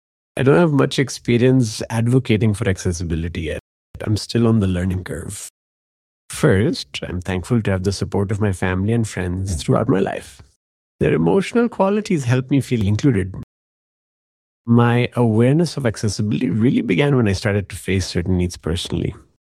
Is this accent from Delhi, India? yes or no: no; Chennai, Tamil Nadu, India; I am from Chennai, India.